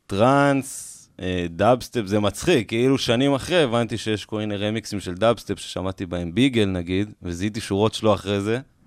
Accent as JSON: {"language": "Hebrew", "town": "Jerusalem", "region": "Jerusalem District", "country": "Israel", "tie": "born or raised there", "said": "אז גדלתי כאילו בירושלים בסצנות האלה, כאילו."}